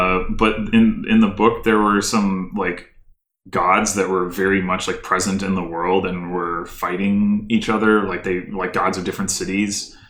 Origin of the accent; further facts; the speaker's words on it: St. Louis, Missouri, United States; Okay. So I grew up in St. Louis, Missouri in the United States. For those of you who are not familiar with that, it's pretty much in the middle of the country.